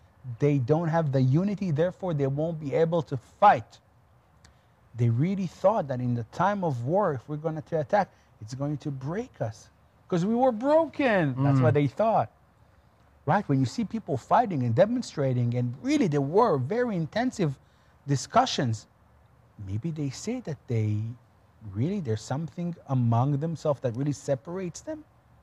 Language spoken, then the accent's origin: English; Israel; I was born and raised in Israel, of course.